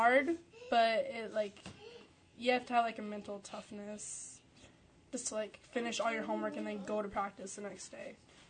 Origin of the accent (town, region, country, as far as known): Hoonah, Alaska, United States